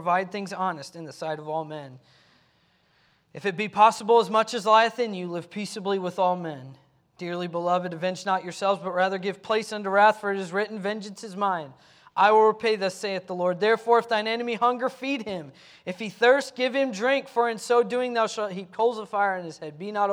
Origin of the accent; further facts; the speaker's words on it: United States; they look at me different because I'm an American.